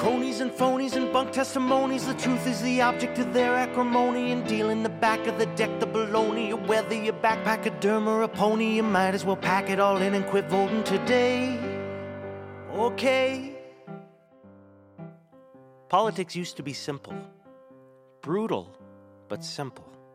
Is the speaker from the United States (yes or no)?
no; Canada; I'm from Canada, where they still have the Queen on the dollar.